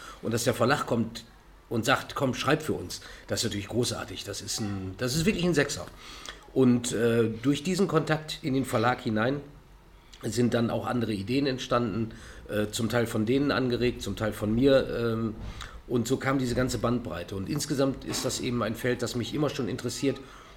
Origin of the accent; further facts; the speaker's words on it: Minden, North Rhine-Westphalia, Germany; ich bin gebürtiger Mindener